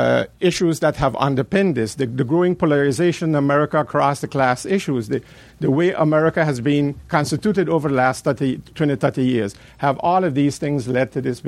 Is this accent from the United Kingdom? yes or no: no; Netherlands; also born or lived in Caribbean; I come from the Caribbean. I grew up in the Netherlands.